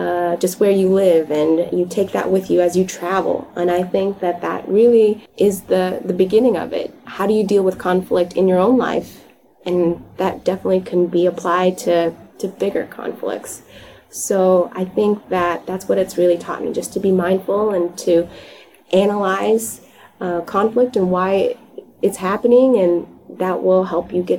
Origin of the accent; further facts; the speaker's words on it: Vietnam; first language Vietnamese; English is a second language; You know, Vietnamese was my first language. English was not my first language. And I remember thinking as a young girl that I prefer to express myself in the written word